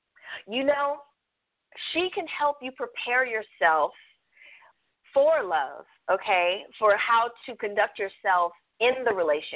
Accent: California, United States; Anybody that knows me knows I'm out there like 3-4 times a year, even though I'm from California.

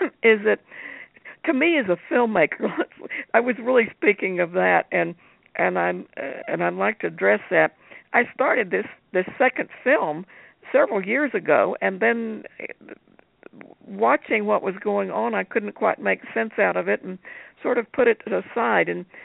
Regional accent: Texas, United States; I, being a Texan, hear more about it probably than you do.

